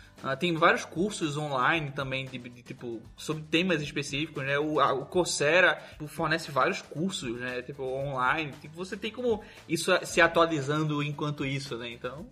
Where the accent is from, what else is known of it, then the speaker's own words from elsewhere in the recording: Ipatinga, Minas Gerais, Brazil; de Ipatinga, Minas Gerais.